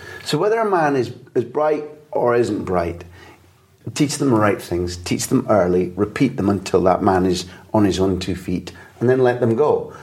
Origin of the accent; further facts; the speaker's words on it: Scotland, United Kingdom; I'm genuinely, even though I left it to go and pursue my career, I'm genuinely happy as a Scot to hear that.